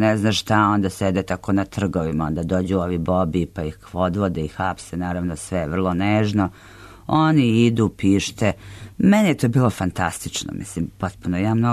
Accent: Valjevo, Šumadija and Western Serbia, Serbia; moved away; I ja sam tako došavši iz Valjeva u Englesku bila tim potpuno fascinirana.

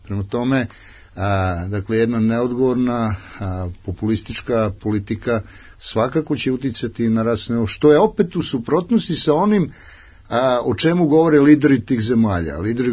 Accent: Serbia; da sam ja ponosan što dolazim iz Srbije.

